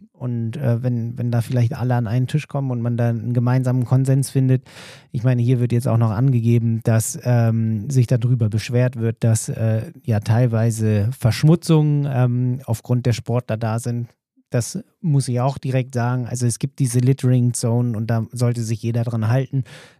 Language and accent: German; Berlin, Germany; ich komme aus Berlin und hab mitten in der Stadt gewohnt